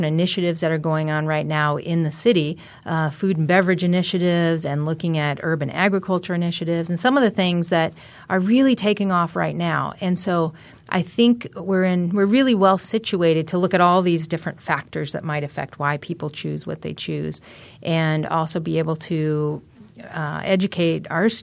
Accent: Iowa, United States; I tend to be a pork lover because I grew up in Iowa.

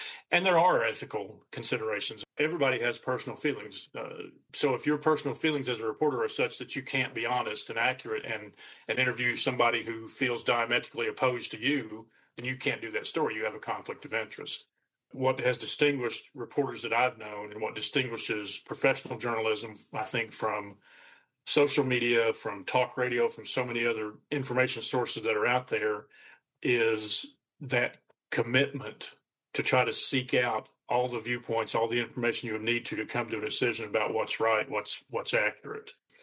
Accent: Somerset, United States; I think it benefited me that I grew up in the area. I grew up in Somerset. I grew up in a rural area, so I have maybe some understanding of rural people and the way rural places work

